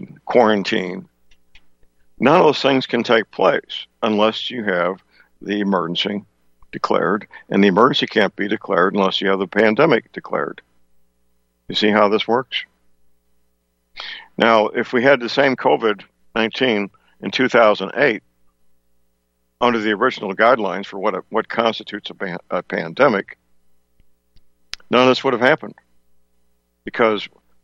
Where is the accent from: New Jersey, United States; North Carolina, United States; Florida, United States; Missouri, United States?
Missouri, United States; He's from my home state of Missouri.